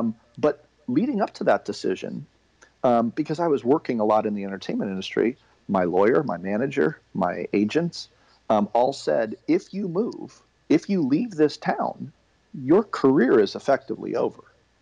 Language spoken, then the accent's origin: English; Berkeley, California, United States; And I grew up in the Bay Area in the Berkeley Hills on 3.5 acres with no neighbors.